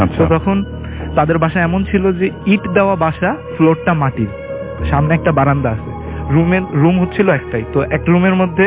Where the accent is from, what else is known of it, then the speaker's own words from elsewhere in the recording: Mohammadpur, Dhaka Division, Bangladesh; আমি মোহাম্মদপুর থেকে এসেছি।